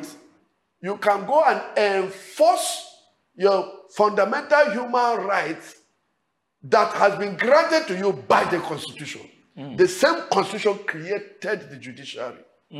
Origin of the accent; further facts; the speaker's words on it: Nigeria; The freedom as a Nigerian, I use Nigeria for as a perfect example where we belong.